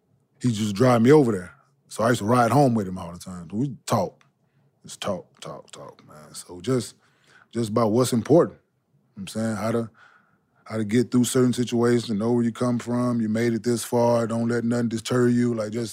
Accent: Dallas, Texas, United States; I'm from Oak Cliff, boy.

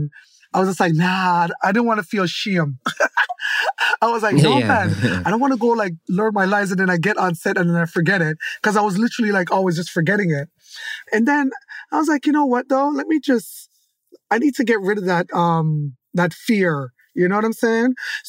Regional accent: Jamaica; first language Jamaican Patois; English is a second language; And they allowed me to say it in Patois, which was really good. My native tongue, right?

